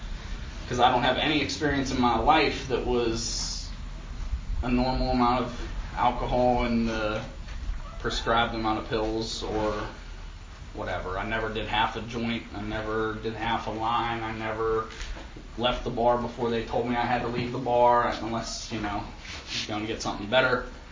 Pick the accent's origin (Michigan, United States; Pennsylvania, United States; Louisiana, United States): Pennsylvania, United States; Ambridge; I'm from Beaver County. I grew up in Ambridge. I don't know who's familiar and who's not. If you're not, don't worry about it. You ain't missing anything. I lived there my whole life, man.